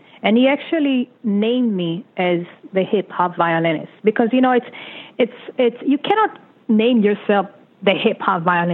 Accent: Israel; I came from Israel, and it's, you know, Israel is a place of struggle, no matter how you look at it.

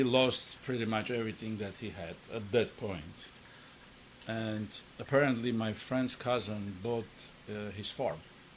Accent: Armenia; now in United States; And I was born in Armenia. I lived there until the end of the Soviet era. I moved to U.S. in 1994.

